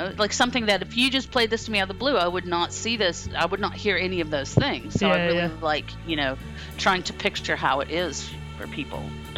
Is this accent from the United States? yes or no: no; New Zealand; despite my accent, I did grow up in New Zealand in the 80s.